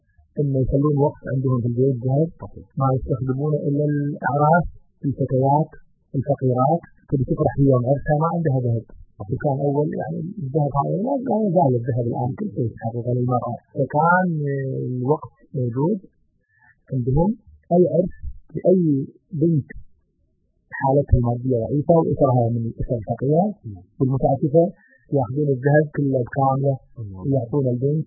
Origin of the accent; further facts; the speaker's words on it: Kuwait; احنا عندنا بالكويت في فترة الثمانينيات